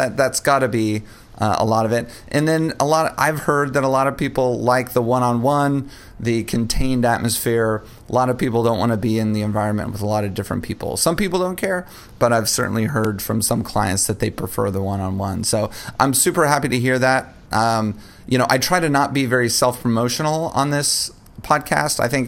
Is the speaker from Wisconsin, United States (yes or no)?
no; Dallas, Texas, United States; I'm from Dallas, Texas.